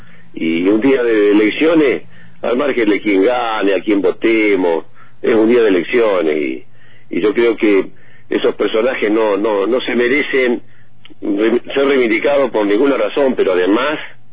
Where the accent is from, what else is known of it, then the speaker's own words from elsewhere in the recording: Cipolletti, Río Negro, Argentina; porque soy de Chipoleti